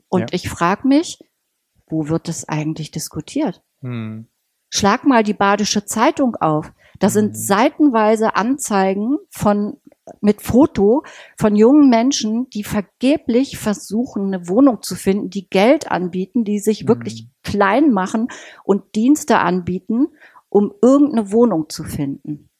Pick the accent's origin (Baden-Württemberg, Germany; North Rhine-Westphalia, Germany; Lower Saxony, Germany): Lower Saxony, Germany; Hanover; Ich bin in Hannover geboren und aufgewachsen.